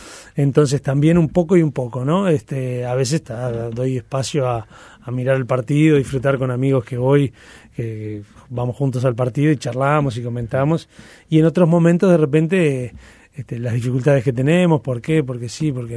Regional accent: Montevideo, Uruguay; Yo soy actualmente de Uruguayana de Ascenso, diríamos Bellavista, Capurro, ahí cerca del Prado.

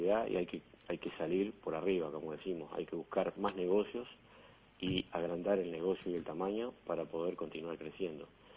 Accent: Paysandú, Uruguay; born there; now in Montevideo, Uruguay; Nací en Paysandú y estoy viviendo en Montevideo hace ya 17 años.

